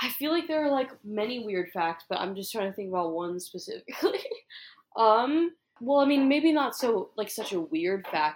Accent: Annapolis, Maryland, United States; I'm from Annapolis and like it's a big like sailing, like everybody sails there.

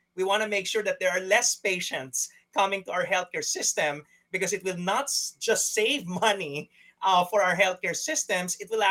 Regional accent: Philippines; the Philippines, which is my home country

